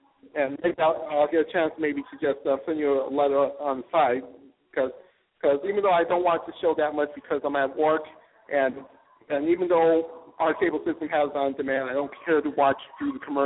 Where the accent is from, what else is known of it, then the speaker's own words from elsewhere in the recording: Fayetteville, North Carolina, United States; I'm from North Carolina, I'm from Fayetteville